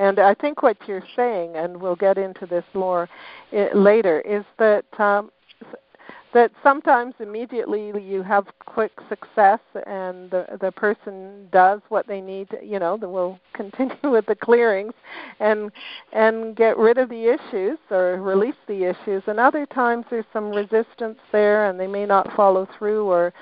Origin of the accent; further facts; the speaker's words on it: Canada; now in England; I moved to England from from Canada